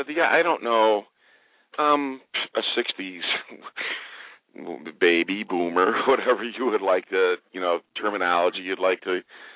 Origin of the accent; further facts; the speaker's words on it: Chicago, Illinois, United States; I grew up here in Chicago, you know, in the 60s and Daley and the whole thing.